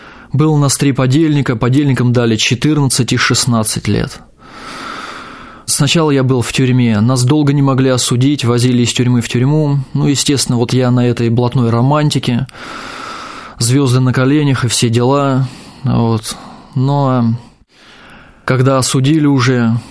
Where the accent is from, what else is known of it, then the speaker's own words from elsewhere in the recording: Tambov Oblast, Russia; как уже сказали, я родом из Тамбовской области. Вот родился в поселке городского типа, там серьезная преступность была на высоком уровне.